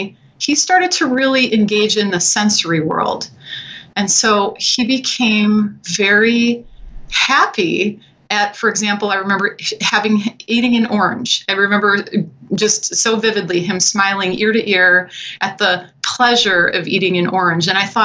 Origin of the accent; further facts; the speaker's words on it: Milwaukee, Wisconsin, United States; I am in Milwaukee, Wisconsin, which is my hometown.